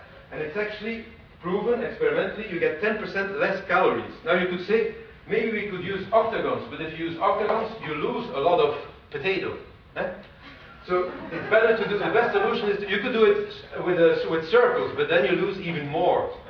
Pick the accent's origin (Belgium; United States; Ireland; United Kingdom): Belgium; since we are from Belgium, of course, we wanted to make hyperbolic paraboloid chocolate.